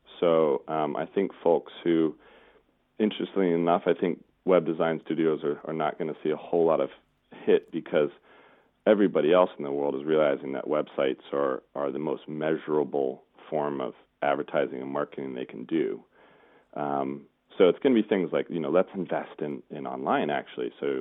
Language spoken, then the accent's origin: English; United States; moved away as an adult; now in United Kingdom; I'm American, but I've been living here for 8 years.